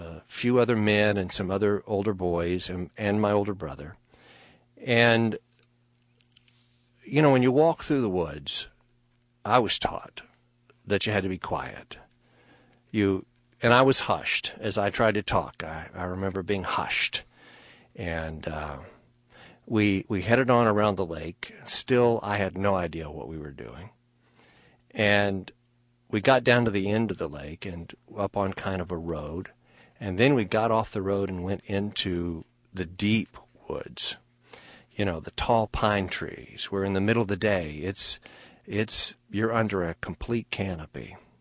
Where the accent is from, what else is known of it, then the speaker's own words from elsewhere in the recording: Tyler, Texas, United States; also born or lived in Houston; I grew up mostly in the Houston area and in East Texas various